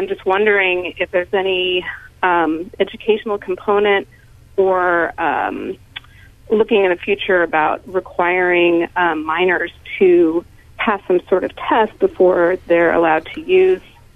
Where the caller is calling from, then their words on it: Ben Lomond, California, United States; and I'm calling from Ben Lomond.